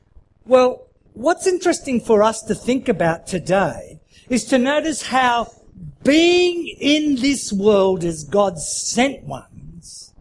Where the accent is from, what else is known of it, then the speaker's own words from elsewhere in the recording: Australia; I'm an Aussie. That's how we do it.